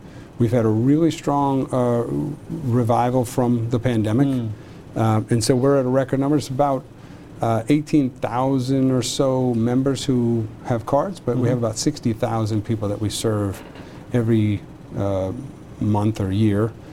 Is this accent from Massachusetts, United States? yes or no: yes; Lexington, Massachusetts, United States; I grew up in Lexington.